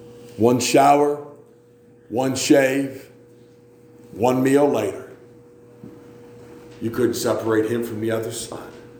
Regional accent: Appalachia, United States; I'm from Appalachia.

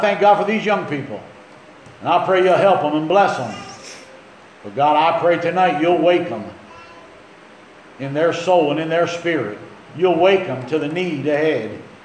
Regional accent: Philadelphia, Pennsylvania, United States; So here I come like a Dago from South Philly. Which is where I'm from. And I am Dago.

